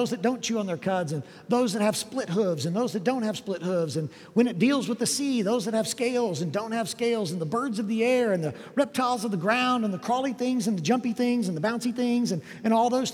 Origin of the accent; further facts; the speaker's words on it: Overland Park, Kansas, United States; What we had is we had in Overland Park, where I grew up in Kansas City, a public pool.